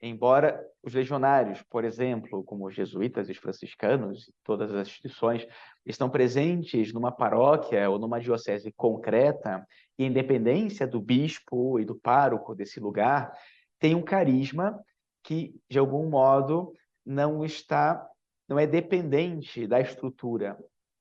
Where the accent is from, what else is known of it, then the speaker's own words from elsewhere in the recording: Rio de Janeiro, Brazil; now in São Paulo, Brazil; Bom, eu sou natural do Rio de Janeiro, né? Mas eu moro em São Paulo.